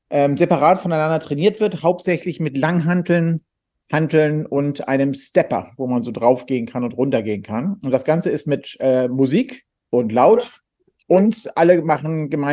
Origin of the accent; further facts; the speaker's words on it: Germany; ich komme aus Deutschland